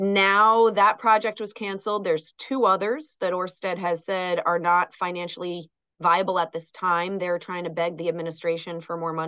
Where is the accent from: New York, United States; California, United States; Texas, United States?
New York, United States; I'm originally from Long Island.